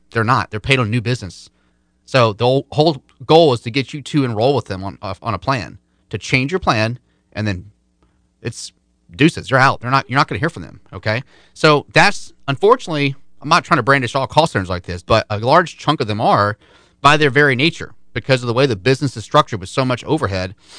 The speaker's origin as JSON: {"language": "English", "region": "South Carolina", "country": "United States", "tie": "born or raised there", "said": "including my state I was born in. I grew up in South Carolina, and I know what's available in that county."}